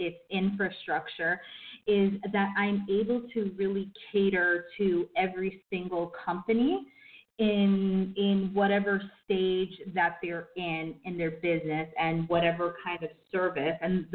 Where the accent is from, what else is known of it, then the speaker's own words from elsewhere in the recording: New York City, New York, United States; I'm originally from New York City